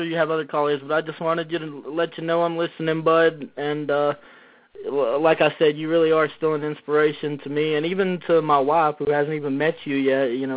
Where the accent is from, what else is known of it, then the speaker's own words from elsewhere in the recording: Georgia, United States; when I lived back down in Georgia, I grew up in Georgia